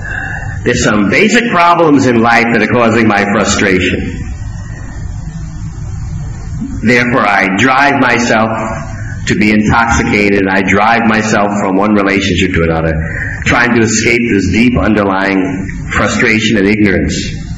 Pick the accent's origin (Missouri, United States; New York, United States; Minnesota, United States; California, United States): New York, United States; I remember growing up in New York, man.